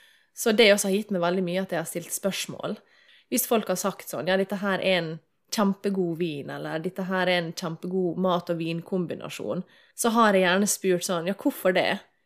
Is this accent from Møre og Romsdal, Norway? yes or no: yes; Møre og Romsdal, Norway; men jeg er jo sunnmøring, så...